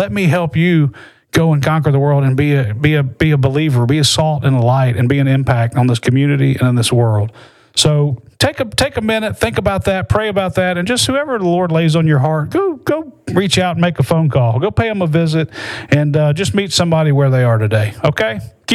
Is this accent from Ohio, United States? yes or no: no; Crestline, Alabama, United States; Because, you know, I grew up in Crestline, Alabama, and my family and I talk about this all the time.